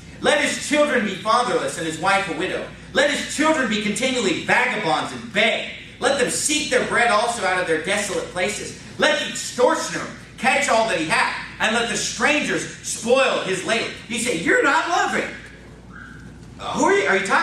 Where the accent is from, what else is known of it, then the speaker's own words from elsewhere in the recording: Sacramento, California, United States; I grew up in Sacramento, California.